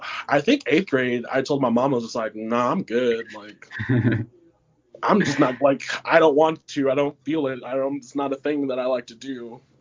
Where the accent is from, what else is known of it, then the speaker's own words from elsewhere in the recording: Georgia, United States; I'm from Georgia. I was raised. My mom says we weren't Baptist, but I was baptized.